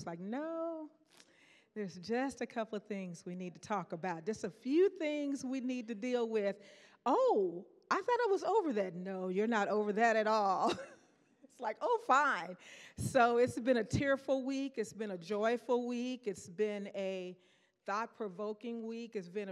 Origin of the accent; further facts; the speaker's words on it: Arkansas, United States; moved away as an adult; Again, I grew up in Arkansas. Yes. Yeah, woo! The Razorbacks, yes, woo!